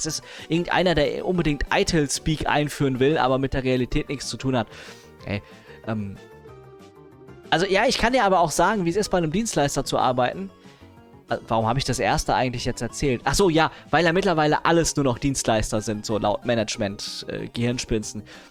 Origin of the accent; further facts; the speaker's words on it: Offenbach, Hesse, Germany; born there; now in Hanau, Germany; Also ich bin geboren in Offenbach, ich wohne in Hanau und ich arbeite in Frankfurt. Das ist alles die gleiche Ecke.